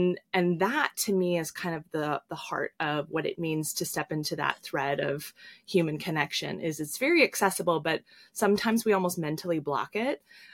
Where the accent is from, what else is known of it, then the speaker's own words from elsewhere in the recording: Midwest, United States; also born or lived in Los Angeles; Growing up in the Midwest, you know, I definitely have had my horse riding days, my mud schlepping days. But I also lived in LA.